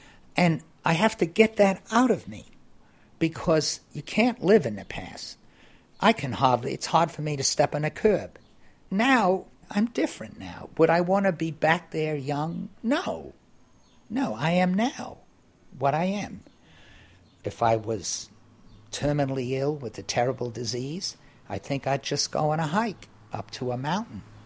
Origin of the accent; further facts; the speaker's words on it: New York City, New York, United States; also born or lived in Boston; I grew up in New York City and Boston and New York, but every summer my mother would take us up to Maine, where all our French-Canadian relatives were.